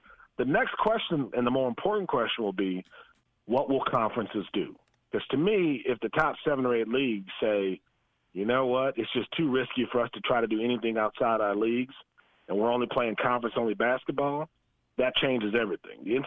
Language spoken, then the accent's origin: English; Milwaukee, Wisconsin, United States; It's the Bucks. I mean, I'm from Milwaukee.